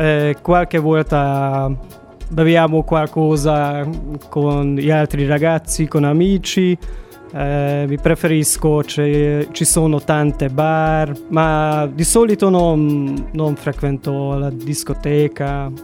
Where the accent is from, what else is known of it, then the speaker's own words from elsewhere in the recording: Szeged, Csongrád-Csanád, Hungary; Italian is a second language; moved away as an adult; now in Cagliari, Italy; Sono ungherese, sono arrivato da Szeged.